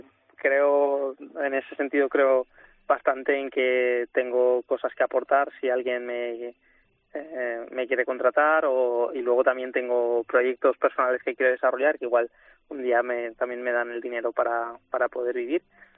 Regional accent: Valencia, Valencian Community, Spain; en Valencia, que es de donde soy

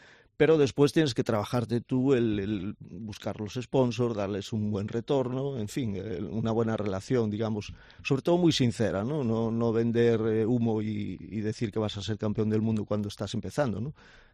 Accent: Galicia, Spain; Yo, como soy muy gallego, depende.

